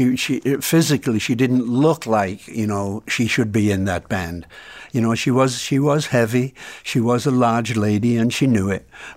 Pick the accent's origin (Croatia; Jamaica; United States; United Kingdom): United Kingdom; England; I said, I'm English.